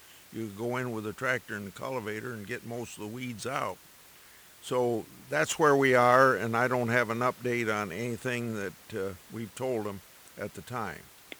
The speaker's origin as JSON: {"language": "English", "town": "New Hartford", "country": "United States", "tie": "born or raised there", "said": "A gas at my hometown filling station was $3.99 in New Hartford."}